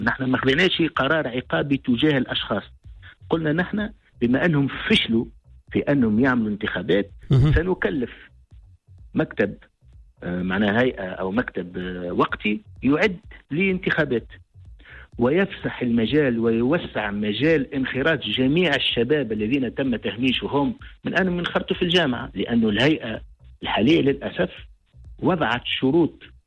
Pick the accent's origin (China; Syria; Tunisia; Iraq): Tunisia